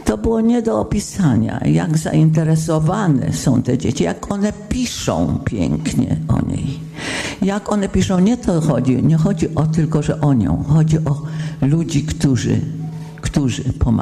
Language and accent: Polish; London, United Kingdom; Jestem z Londynu, tak jak moi przyjaciele tutaj.